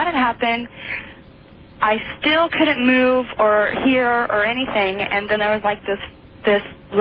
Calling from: Portland, Oregon, United States; Portland, Oregon.

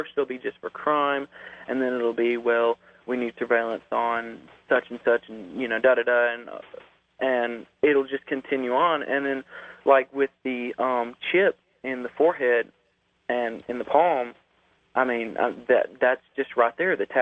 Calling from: Alabama, United States; from Alabama.

